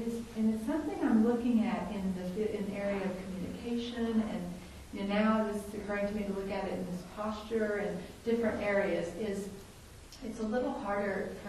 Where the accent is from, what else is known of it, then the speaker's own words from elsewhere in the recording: the South, United States; You know, just when I was raised in the South.